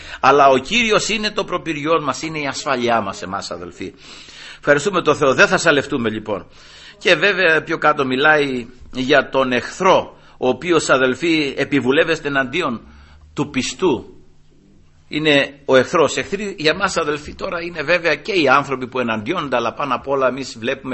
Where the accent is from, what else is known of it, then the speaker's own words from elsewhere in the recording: Peloponnese, Greece; Στο χωριό μου εκεί υπάρχει ένα τέτοιο κάστρο στο βουνό επάνω, σε ένα λόφο εκεί, και φαίνεται και από την Καλαμάτα